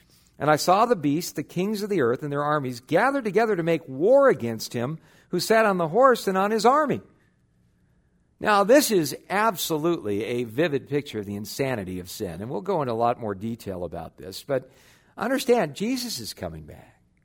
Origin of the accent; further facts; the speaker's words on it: Los Angeles, California, United States; Well, I remember growing up in West L.A. in the middle of the Cuban Missile Crisis back in the early 60s.